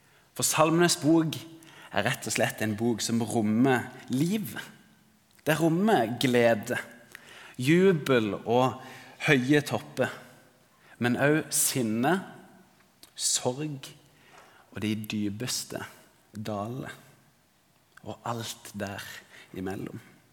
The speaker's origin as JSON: {"language": "Norwegian", "region": "Agder", "country": "Norway", "said": "Det ligger i hvert fall som sørlending, at det begynner å nærme seg vår."}